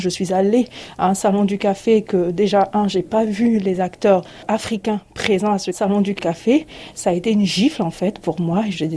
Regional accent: Côte d’Ivoire; Je suis partie de mes origines parce que je suis ivoirienne.

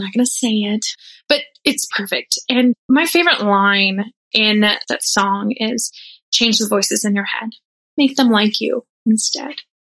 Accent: Dallas, Texas, United States; But to me, growing up in Dallas, it is and always will be the White Rock Marathon for me.

